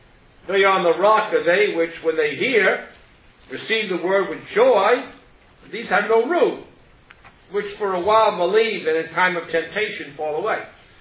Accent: Queens, New York, United States; I'm a city slicker. I was born and raised in Queens.

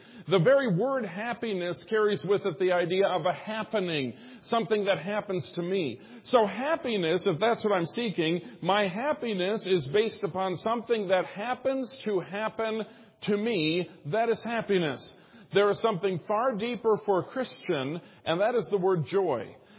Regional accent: Minnesota, United States; The second happiest, my home state of Minnesota. Minnesota.

